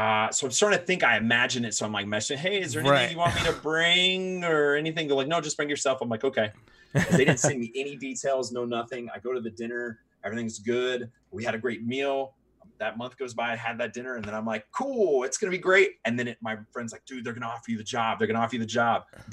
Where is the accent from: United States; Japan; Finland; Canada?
Japan; it was so cool because it brought me back to my like growing up in Japan.